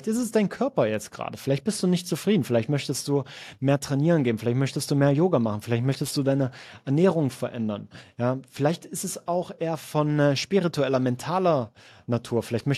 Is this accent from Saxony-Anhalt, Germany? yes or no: yes; Sangerhausen, Saxony-Anhalt, Germany; dass ich da bei ihm unterkommen kann in meiner Heimatstadt Sangerhausen